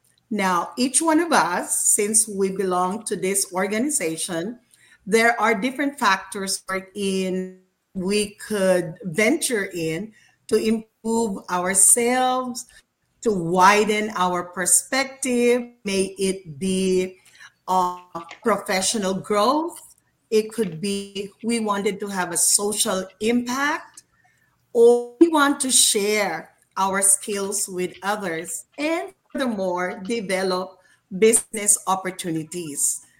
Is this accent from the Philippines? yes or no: yes; Philippines; English is a second language; as a Filipino, we are so social